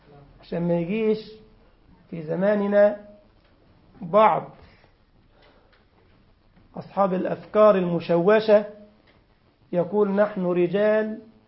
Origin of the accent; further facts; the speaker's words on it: Egypt; أو العدسة بتسموها إيه في فلسطين زي عندنا في مصر، عين سحرية